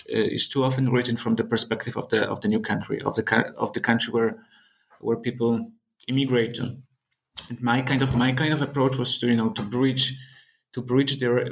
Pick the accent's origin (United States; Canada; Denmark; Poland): Poland; growing up in Poland and, I was always pretty much surrounded by Holocaust studies scholarship.